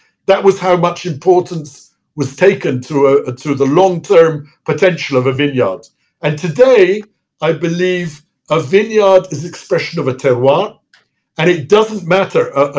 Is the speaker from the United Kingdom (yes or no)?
yes; England, United Kingdom; also born or lived in London; I was born in England. I was born in London, brought up in England.